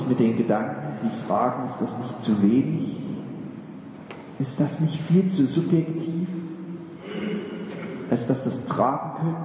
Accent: East Germany, Germany; Dass ich Landei aus dem Osten, geboren und aufgewachsen in der DDR

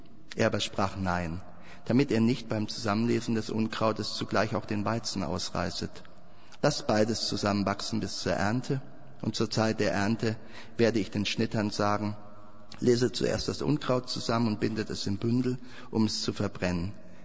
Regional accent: Bavaria, Germany; Ich bin auf dem Land aufgewachsen, in einem kleinen Ort in Franken

